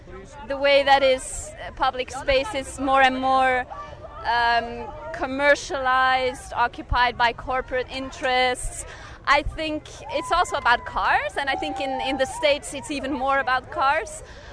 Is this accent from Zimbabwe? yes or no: no; Belgium; now in Santa Cruz, United States